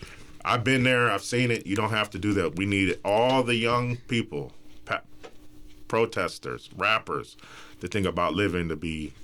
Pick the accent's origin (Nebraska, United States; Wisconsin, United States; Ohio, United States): Wisconsin, United States; Milwaukee; Come on, I grew up in Milwaukee.